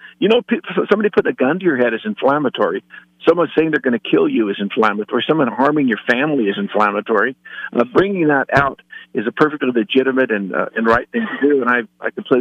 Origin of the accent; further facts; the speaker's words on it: California, United States; moved away; You know, I'm from California, but I left California to get away from that socialist state